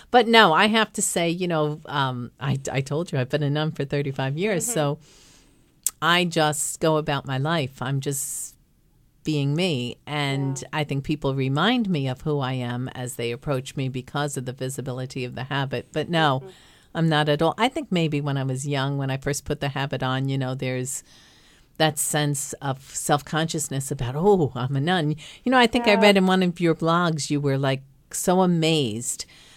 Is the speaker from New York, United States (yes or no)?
yes; New York, United States; Well, again, I'm from New York, so anything goes here in New York.